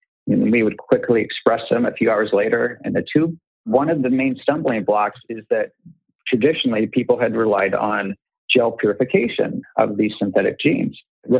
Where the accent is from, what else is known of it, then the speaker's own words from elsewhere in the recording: Kansas, United States; I grew up in Kansas. I got a whole lot of The Wizard of Oz when I was there.